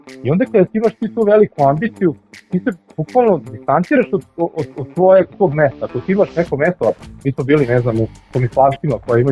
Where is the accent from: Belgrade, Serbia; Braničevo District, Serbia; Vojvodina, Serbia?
Vojvodina, Serbia; Banatski Despotovac; Ja sam iz Banatskog Despotovca